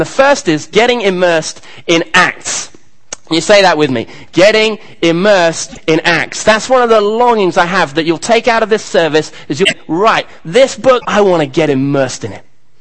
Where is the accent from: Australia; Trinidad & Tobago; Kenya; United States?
Kenya; Even though I grew up in Kenya where they love the long distance running